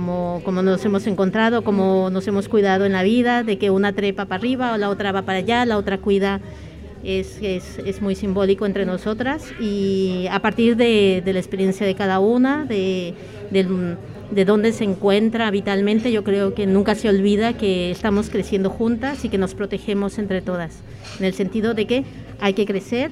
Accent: Mexico; now in Barcelona, Spain

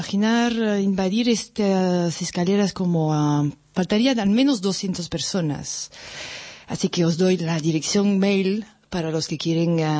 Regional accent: France; accent: French; Spanish is a second language; O sea que tengo un acento francés, que soy francesa y ya está.

